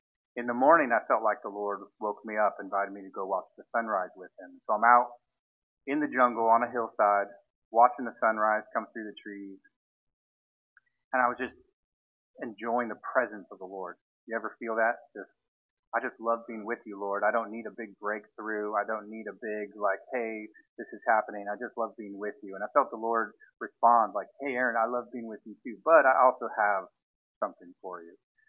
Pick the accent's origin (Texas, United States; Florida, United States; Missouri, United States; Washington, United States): Washington, United States; now in Redding, United States; I'm originally from Washington State. My wife grew up in California. I went down there for college, got married.